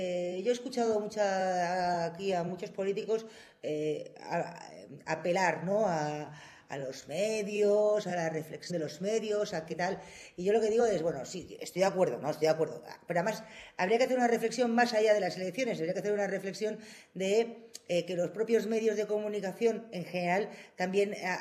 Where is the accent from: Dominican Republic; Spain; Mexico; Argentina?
Spain; Levante; Yo soy hija del Levante, vamos. Podría haber sido del Sáhara.